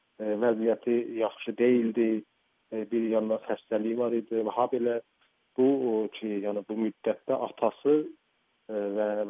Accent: Meshginshahr, Ardabil Province, Iran; Mən Meşkindənəm

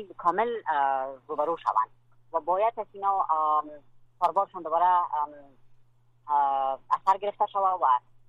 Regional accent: Afghanistan; خود ما خانمای افغان که در داخل خود افغانستان هستیم، در بیرون از افغانستان هستیم

